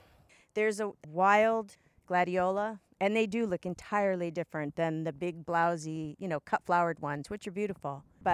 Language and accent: English; Pacific Northwest, United States; I'm from the Pacific Northwest and they can grow so many more shrubs and perennials than we can.